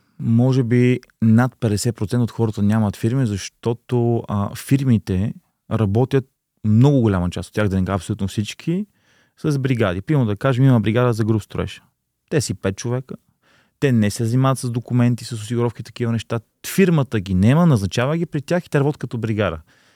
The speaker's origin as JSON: {"language": "Bulgarian", "town": "Sofia", "region": "Sofia City", "country": "Bulgaria", "said": "Да, на 31 години съм, януари само на 32. От София съм"}